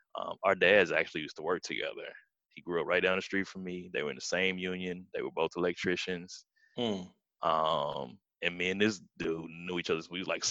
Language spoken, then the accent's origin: English; Florissant, Missouri, United States; because at the time I grew up in Florissant, it was probably about 50-50 where I was at.